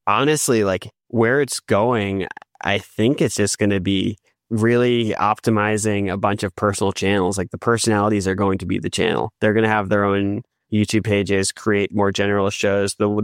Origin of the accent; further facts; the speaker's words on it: Washington, District of Columbia, United States; Because I grew up in Washington, D.C., and that was my local paper.